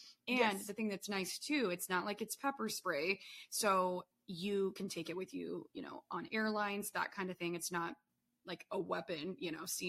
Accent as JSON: {"language": "English", "town": "Monroe", "region": "Michigan", "country": "United States", "tie": "born or raised there", "said": "I actually listened to a podcast this past week that was talking about my hometown and they had some facts wrong."}